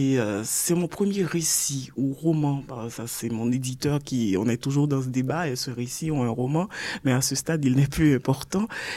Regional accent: Port-au-Prince, Ouest, Haiti; born there; je suis née à Port-au-Prince, à l'hôpital public. Donc, je suis une Port-au-Princienne pure et dure.

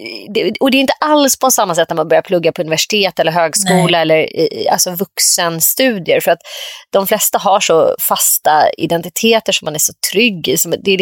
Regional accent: Nacka, Stockholm County, Sweden; Saltsjöbo, där jag växte upp på Orminge, det var ju verkligen så här sosse, lite white trash place liksom.

